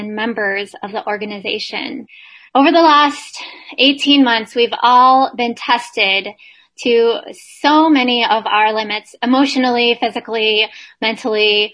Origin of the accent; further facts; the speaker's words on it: Nevada, United States; You will be happy to hear that you guys are ahead of my home state, Nevada.